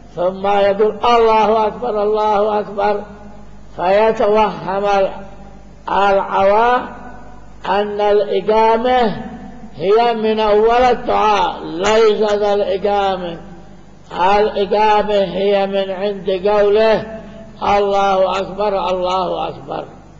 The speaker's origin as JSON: {"language": "Arabic", "region": "Sanaa", "country": "Yemen", "said": "وأيضا عندنا في صنعاء وغيرها"}